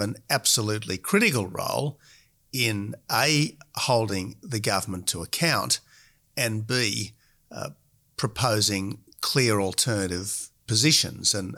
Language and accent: English; Australia; And while I, as an Australian patriot, I want every government to succeed